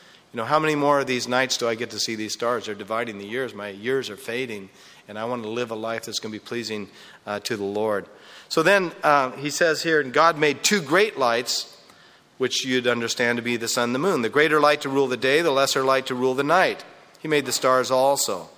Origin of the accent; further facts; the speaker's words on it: Ireland; now in San Diego, United States; there's a family who we came from Ireland with and ended up in, I think, Detroit. And then we both migrated to, we came to California and they stayed behind